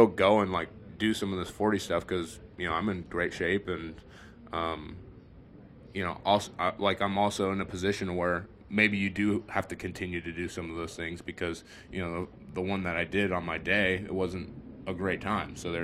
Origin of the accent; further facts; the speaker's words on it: Canada; I tell them that I'm Canadian.